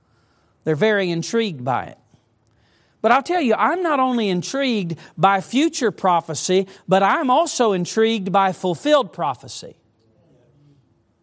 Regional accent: the South, United States; I remember growing up in the South, and sometimes hearing my grandma, we'd call her Mamaw, or I'd hear my Papaw

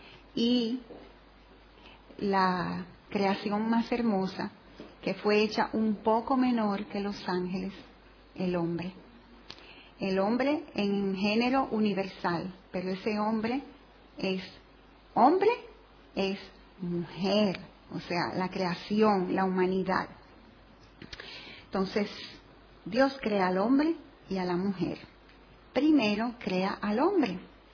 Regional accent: Dominican Republic; Yo soy de República Dominicana, ustedes son de Barcelona

